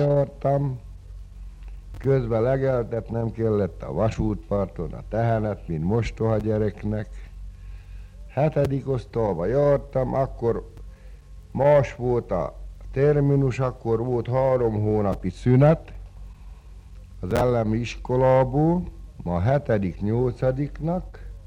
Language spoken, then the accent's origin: Hungarian; Salgótarján, Nógrád, Hungary; Engem elvittek Salgótarjánba. A nagyapámnál nevelkedtem valamegyik.